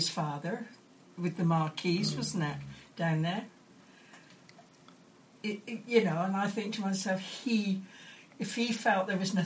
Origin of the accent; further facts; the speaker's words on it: Cheltenham, South West England, United Kingdom; I'm from Rumfield.